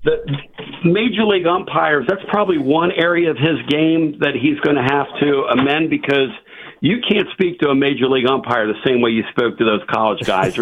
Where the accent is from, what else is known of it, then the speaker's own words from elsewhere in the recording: Kennett Square, Pennsylvania, United States; accent: Philly, South Jersey; Well, I'm from the Kennett Square area, okay. So I'm right outside the city.